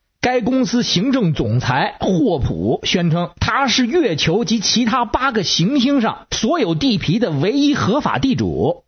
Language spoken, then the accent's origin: Chinese; Beijing, China; 各位听众好，我是北京的